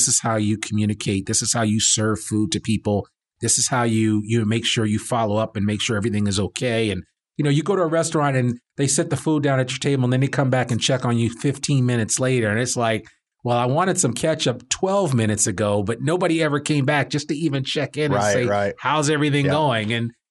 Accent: Teaneck, New Jersey, United States; there was a really cool restaurant in the town that I grew up in Teaneck, New Jersey.

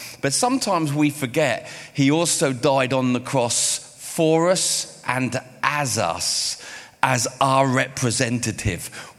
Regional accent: England, United Kingdom; but I'm English, I'm English.

